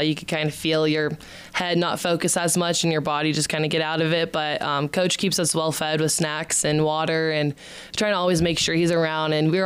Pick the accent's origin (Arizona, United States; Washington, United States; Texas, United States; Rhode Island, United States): Arizona, United States; I've had the opportunity to be able to go to Arizona the week before Arizona back in my hometown and be able to practice outside for a bit.